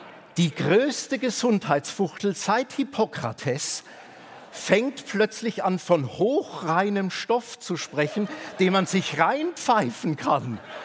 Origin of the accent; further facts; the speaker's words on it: Bavaria, Germany; Ich bin in Bayern aufgewachsen. Das war in meiner Jugend ein Kalifat.